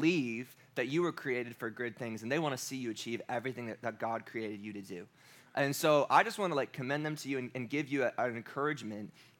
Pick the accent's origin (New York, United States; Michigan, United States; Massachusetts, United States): New York, United States; also born or lived in Pittsburgh; So I was born here, and my parents moved to upstate New York, right up